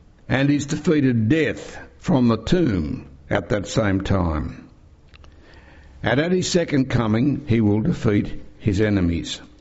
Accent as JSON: {"language": "English", "country": "Australia", "said": "Now, friends, speaking as an Aussie, it's demoralising to be on the losing side."}